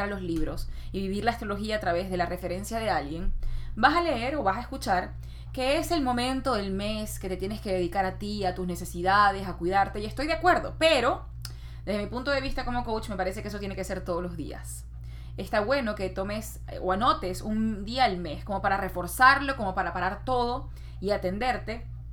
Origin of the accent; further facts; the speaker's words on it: Venezuela; yo soy venezolana, ese es mi país, eso tiene que ver con la luna, porque es the homeland, es como la tierra madre que me vio nacer.